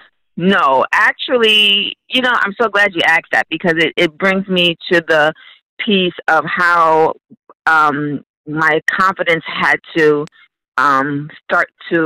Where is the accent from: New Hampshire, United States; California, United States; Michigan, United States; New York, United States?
New York, United States; Brooklyn; because I'm from Brooklyn, Brownsville, Brooklyn, you know, never ran, never will.